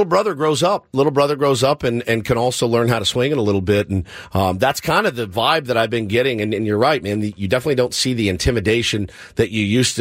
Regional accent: East Coast, United States; when I grew up on the East Coast for about 6 years and was right in the middle of, in the heart of Yankees Red Sox

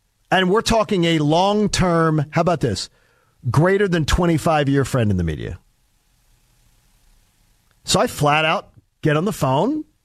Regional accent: Broomall, Pennsylvania, United States; there is a senior home on the street I grew up in Broomall, Pennsylvania.

